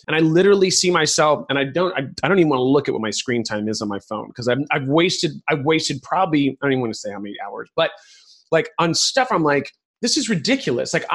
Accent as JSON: {"language": "English", "country": "Ireland", "said": "I'm Irish and we just don't die easily."}